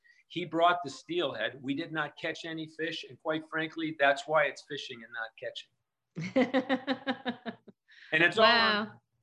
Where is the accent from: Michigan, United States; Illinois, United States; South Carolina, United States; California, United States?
Illinois, United States; Winnetka; I grew up on the North Shore of Chicago in Winnetka, Illinois, where I rode a bike every day to school and to play and whatnot. And that was pretty much, I was a suburban bicycle kid.